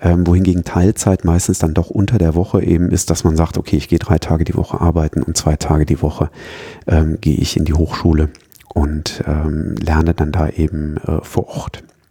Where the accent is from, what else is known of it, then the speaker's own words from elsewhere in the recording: North Rhine-Westphalia, Germany; ich komme ja jetzt aus der Aachener Gegend